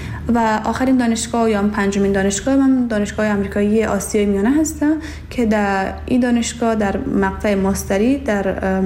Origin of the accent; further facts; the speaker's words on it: Herat, Afghanistan; عمرم 21 سال هست و اصالتا از ولایت دایکندی می باشم، لیکن در ولایت هرات بزرگ شدم و مکتب را در هرات تمام کردم.